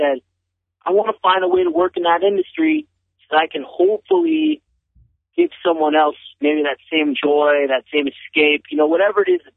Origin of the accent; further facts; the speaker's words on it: Houston, Texas, United States; I grew up in Houston, like we talked about, and I had my mom was from Alabama, my dad was from Texas.